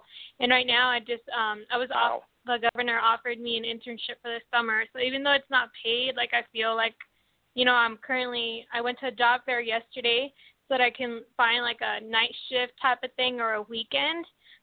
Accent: Washington, United States; Washington State.

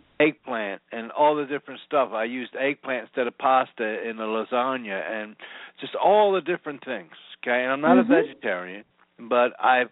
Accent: Philadelphia, Pennsylvania, United States; So I was born and raised Italian in Philadelphia. My mom ate everything from scratch

